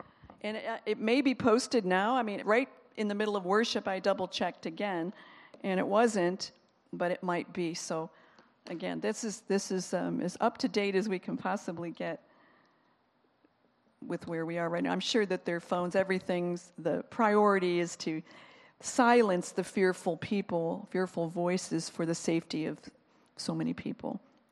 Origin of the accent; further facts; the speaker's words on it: United States; Because I'm from America